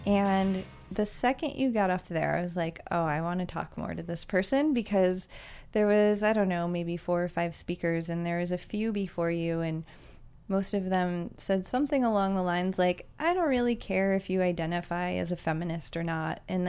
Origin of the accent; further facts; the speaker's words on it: East Coast, United States; It wasn't, so I'm from the East Coast.